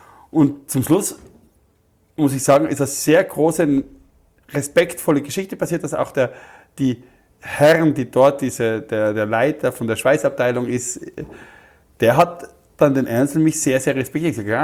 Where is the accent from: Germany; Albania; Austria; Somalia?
Austria; Ich sage, ich bin aus Österreich